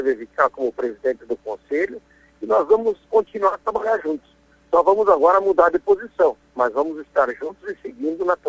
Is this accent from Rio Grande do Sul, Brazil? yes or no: yes; Marau, Rio Grande do Sul, Brazil; nós, eu e o Turra, que somos de Marau, que conhecemos a origem, vivemos a avicultura na veia